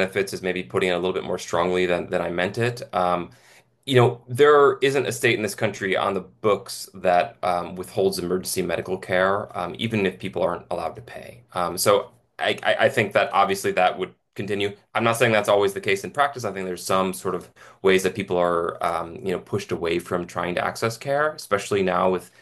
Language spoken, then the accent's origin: English; Ohio, United States; also born or lived in New York; I grew up mostly in Ohio. I was born in New York. I grew up in Ohio. I've lived in six different states.